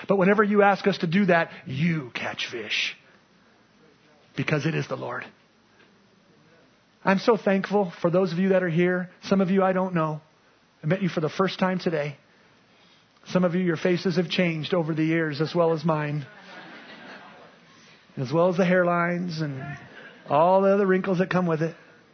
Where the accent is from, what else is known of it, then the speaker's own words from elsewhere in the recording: Oakland, California, United States; born there; I was born in Oakland. I'm East Bay Grease.